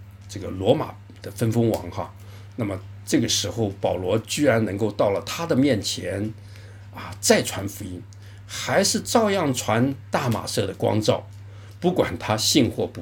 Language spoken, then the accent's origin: Chinese; Taiwan; 她的父亲我们都是从台湾来的台湾